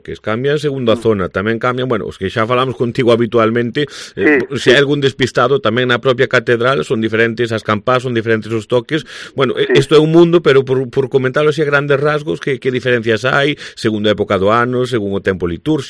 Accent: Vilalba, Galicia, Spain; eu que son de Vilalba

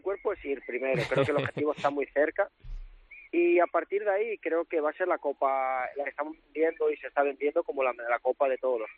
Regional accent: Salamanca, Castile and León, Spain; yo soy de Salamanca, la cercanía con Madrid es fenomenal para que mi gente pueda acudir a verme

